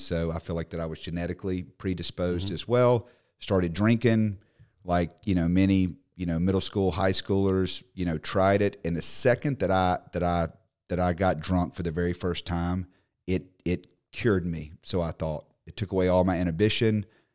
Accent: Mississippi, United States; So I was raised in North Mississippi, went first through 12th grade to a school very similar to Hebron.

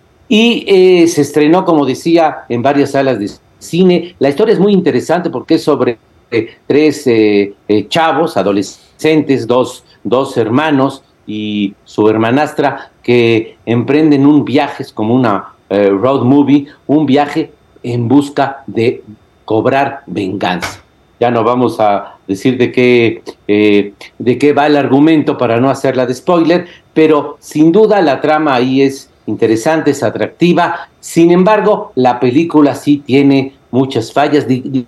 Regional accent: Puebla, Mexico; No, estoy aquí en Puebla, en mi ciudad natal.

